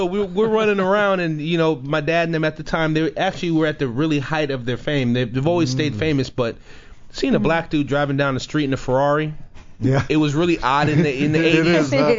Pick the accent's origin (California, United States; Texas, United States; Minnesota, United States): California, United States; Los Angeles; born there; I was born in Tarzana Medical at the time when they still listed black people as Negro.